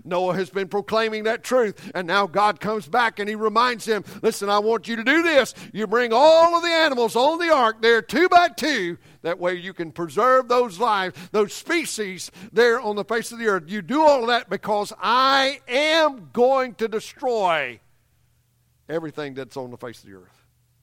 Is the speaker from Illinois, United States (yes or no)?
no; Louisiana, United States; I remember other times in Louisiana there in my hometown where we're from, how the rains would come in the springtime